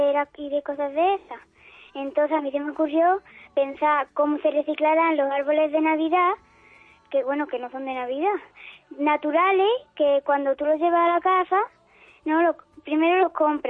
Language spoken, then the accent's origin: Spanish; Alcolea del Río, Andalusia, Spain; De Alcolea del Río.